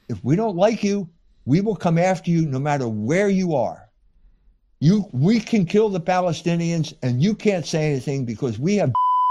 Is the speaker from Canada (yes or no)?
no; United States; So I said, yeah, I'm an American.